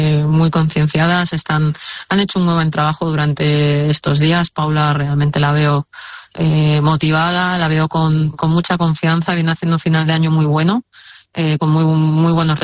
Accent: Torrent, Valencian Community, Spain; Sí, yo soy de Torrente, sí, sí.

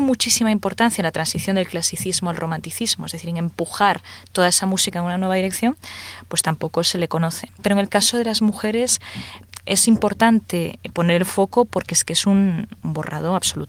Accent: Galicia, Spain; gallega de mi tierra

